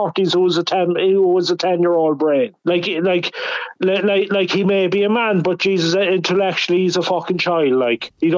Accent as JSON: {"language": "English", "town": "Cork", "region": "Munster", "country": "Ireland", "said": "I'm from Cork, right?"}